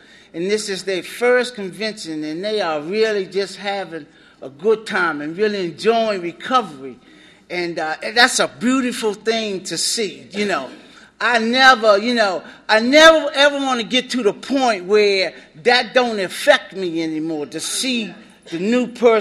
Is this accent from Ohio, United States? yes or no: no; Maryland, United States; I'm from South Potomac area. My home group is the Steps to Life group, and we meet every Thursday night from 8 to 9:30 in Oxon Hill, Maryland.